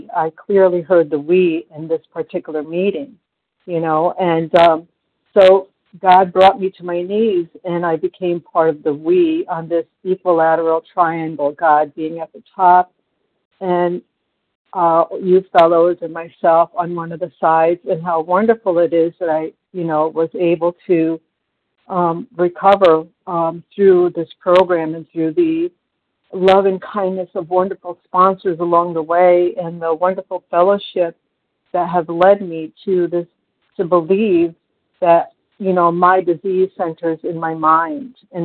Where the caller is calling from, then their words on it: New York, United States; from New York.